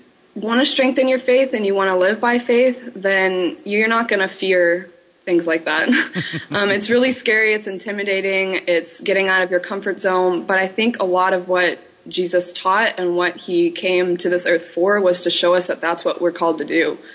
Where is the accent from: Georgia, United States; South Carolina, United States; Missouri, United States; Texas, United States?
Texas, United States; Abilene; also born or lived in Lubbock, Texas; the same songs that I sang when I grew up in Abilene, Texas, and when I was in Lubbock, Texas